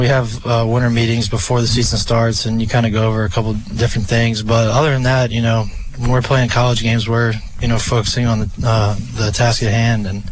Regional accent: Richmond, United States; I was just at home with my parents and a couple of my friends from my hometown in Richmond

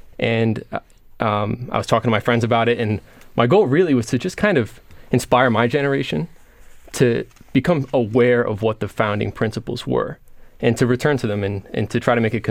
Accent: Hershey, Pennsylvania, United States; So as you mentioned, I'm from Hershey.

